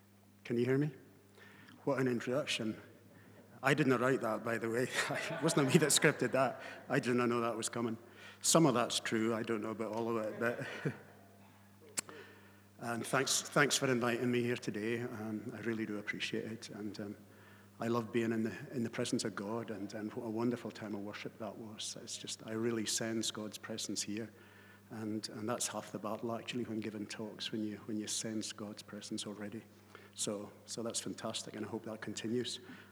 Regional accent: Orkney, Scotland, United Kingdom; As you can probably tell by my accent, well, I don't know if you can or not, but I come from Orkney.

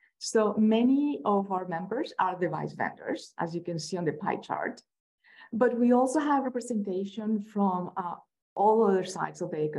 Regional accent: Colombia; English is a second language; I'm originally from Colombia, so I speak Spanglish

